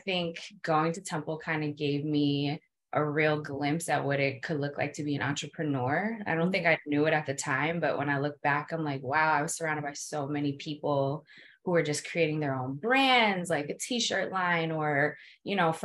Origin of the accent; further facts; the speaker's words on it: New Jersey, United States; I'm from Jersey, like I told you.